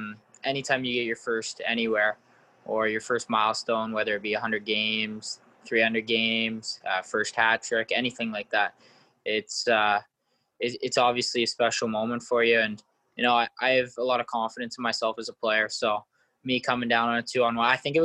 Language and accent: English; Clarington, Ontario, Canada; And for me, just kind of played all the way up in my hometown for the Clarington Toros.